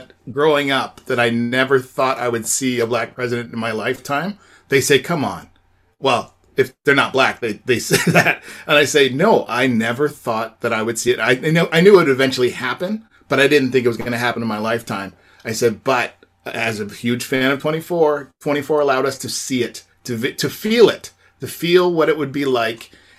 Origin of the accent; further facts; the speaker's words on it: Canada; I qualify as one of those fans for sure, even though I'm Canadian.